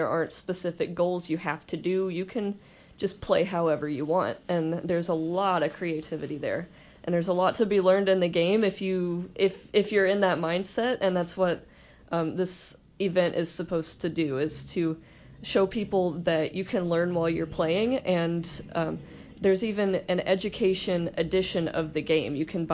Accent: Pittsfield, Illinois, United States; I'm from the Pittsfield area, and I've been involved with the Pike County Historical Society and the New Philadelphia Association

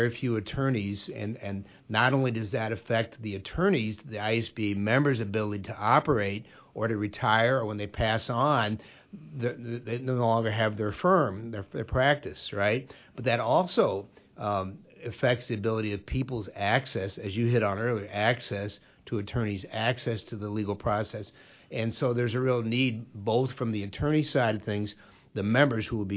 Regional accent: Quincy, Illinois, United States; For sure, the quality of life, Quincy, Illinois is great. Adams County is great. Central Illinois is great.

